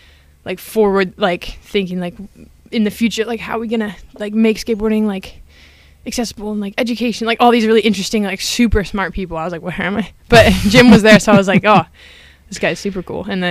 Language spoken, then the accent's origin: English; Canada; growing up in Canada